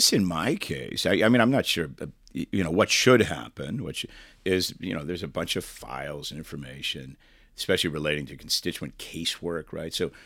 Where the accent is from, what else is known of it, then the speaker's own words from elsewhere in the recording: East Coast, United States; now in Fullerton, United States; I'm from the East Coast originally. I've lived a bunch of places.